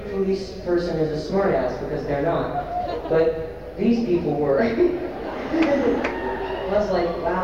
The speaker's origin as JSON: {"language": "English", "region": "Georgia", "country": "United States", "said": "They were nice after I said I was from Georgia."}